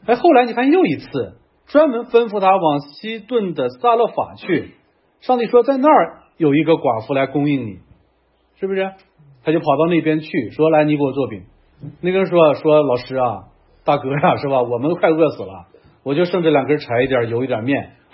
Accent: Shanxi, China; accent: Shanxi dialect; 用我们山西话说那是馍

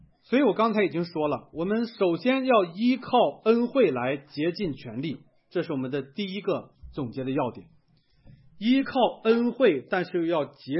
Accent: China; 我们中国人喜欢用的一个词

